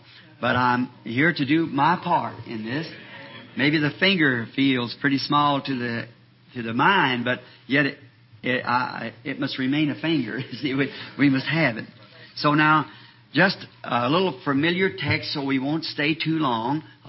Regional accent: the West, United States; Brother Bose told me that that was because I was from the West, the reason I call it a stone. Out there they call it stone, here they call it rock.

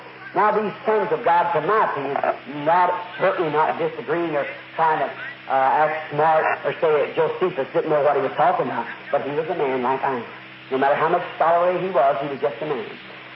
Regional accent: United States; I'm an American. You know I am.

